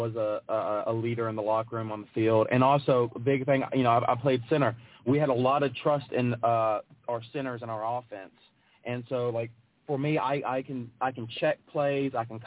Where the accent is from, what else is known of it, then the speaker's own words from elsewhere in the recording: Memphis, Tennessee, United States; But also, I enjoyed growing up in Memphis.